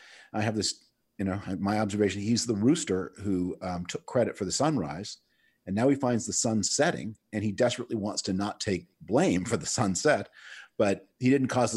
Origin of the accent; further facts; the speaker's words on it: Canada; I'm originally from Canada